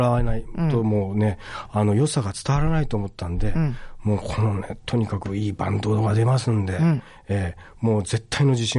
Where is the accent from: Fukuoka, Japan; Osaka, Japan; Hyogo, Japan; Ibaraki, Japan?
Fukuoka, Japan; Tagawa; 僕は、出身は福岡県の田川市っていうとこです